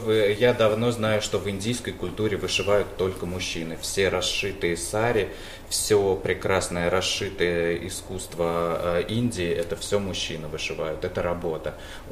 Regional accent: Tatarstan, Russia; born there; Я родился в Татарстане, и там это, ну, просто не существует такого вопроса.

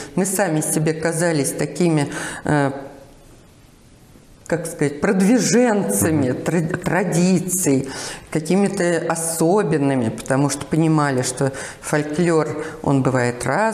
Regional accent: Batybino, Moscow Oblast, Russia; also born or lived in Podolsk; в мою родную деревню. Батыбино, Подольский район, в которой я родилась, в которой долгие годы жила. Это уж потом мы там квартиру получили, в Подольск переехали.

